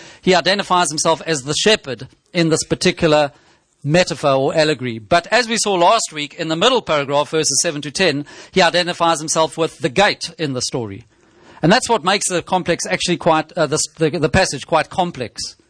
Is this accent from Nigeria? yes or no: no; South Africa; now in United Kingdom; Growing up in South Africa